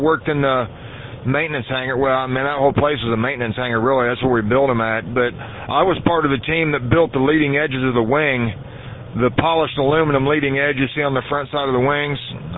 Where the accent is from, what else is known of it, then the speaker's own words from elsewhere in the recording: Ohio, United States; initially I was from Ohio. I was born and raised here in Ohio.